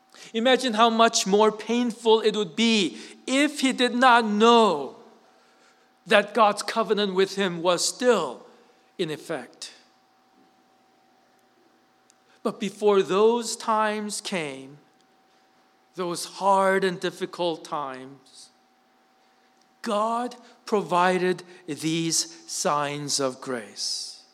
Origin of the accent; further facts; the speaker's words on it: South Korea; I grew up in Korea and I grew up getting spanked.